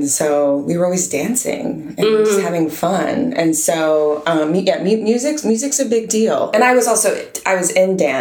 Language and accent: English; Connecticut, United States; also born or lived in New York City, United States; I grew up in Connecticut. But we actually lived in the Heights until I was about three.